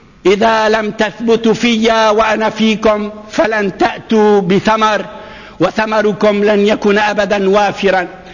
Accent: Rayak, Beqaa, Lebanon; بتذكر بس كنا صغار ببلدتنا رياء، وبتعرفوا رياء كان مركز كبير ومهم للجيش الفرنسي

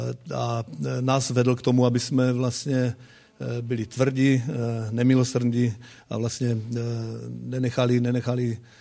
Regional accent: Bohumín, Moravian-Silesian Region, Czechia; jak tady bylo řečeno. Jsem z Bohumína, kousek od Ostravy a jsem už dědou.

